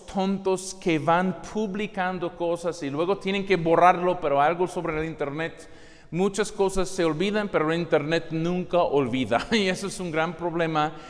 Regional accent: United States; En mi país, Estados Unidos, han sido contados 16.2 millones de adultos

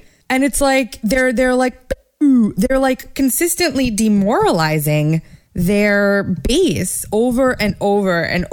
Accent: New York, United States; accent: New York; I'm in New York. My accent's coming out like, whoa, it's crazy.

